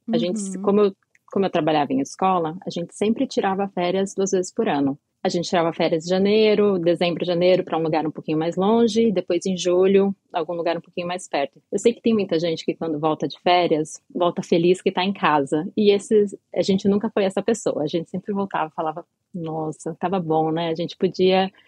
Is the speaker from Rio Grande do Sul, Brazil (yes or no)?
no; São Paulo, Brazil; also born or lived in New Jersey; Eu nasci em São Paulo, mas eu cresci no interior de São Paulo. E eu voltei pra lá quando eu fui fazer faculdade.